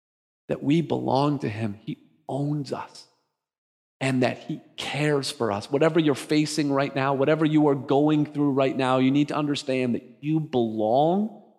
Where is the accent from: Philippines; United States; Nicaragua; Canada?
Canada; I'm sort of like, I'm the, you know, Scottish, British descent. I'm born and raised in Canada.